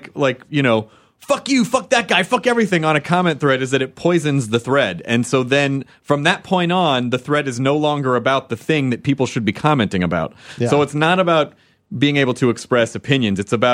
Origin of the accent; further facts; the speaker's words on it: Australia; accent: Australian; Now, you can hate on my Australian accent. I deserve that.